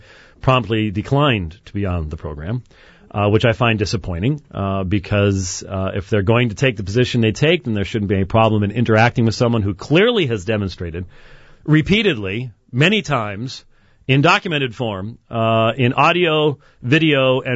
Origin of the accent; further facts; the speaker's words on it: Germany; accent: German; English is a second language; I've got the accent. No one's ever complained about my German accent.